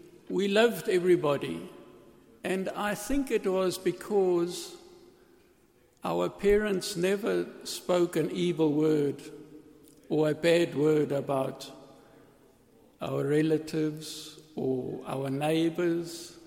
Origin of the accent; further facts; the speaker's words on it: Dalton, KwaZulu-Natal, South Africa; We grew up in the Dalton area and we had so many friends.